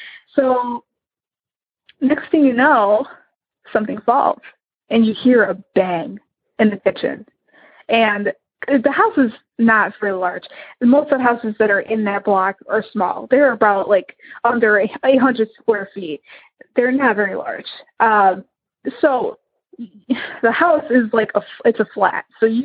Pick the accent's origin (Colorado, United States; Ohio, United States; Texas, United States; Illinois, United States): Illinois, United States; I am from Illinois.